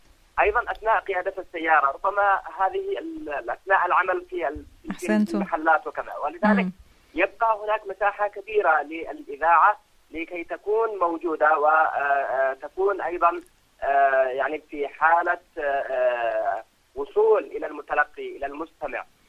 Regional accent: Yemen; هناك الكثير من الإذاعات مثلا عندنا في اليمن

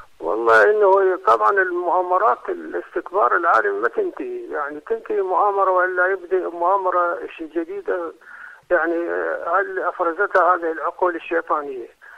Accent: Iraq; والله أنا قد أقول يعني كإنسان عراقي

